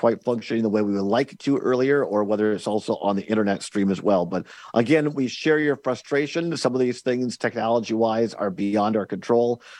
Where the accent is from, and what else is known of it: Richland Center, Wisconsin, United States; born or raised there